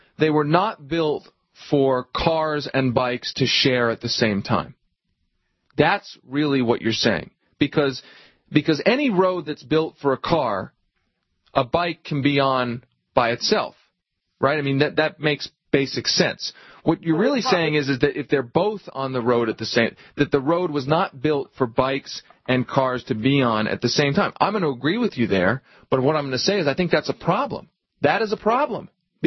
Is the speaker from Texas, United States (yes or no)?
no; Philadelphia, Pennsylvania, United States; Look, man, I grew up in Philadelphia. Philadelphia is known as the home of road rage.